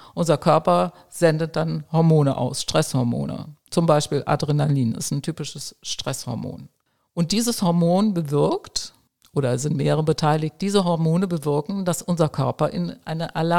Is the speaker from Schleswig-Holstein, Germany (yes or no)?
no; Rösrath, North Rhine-Westphalia, Germany; ich fahre mit dem Auto so alles anderthalb Stunden rund um meinen Heimatort hier, Rösrath.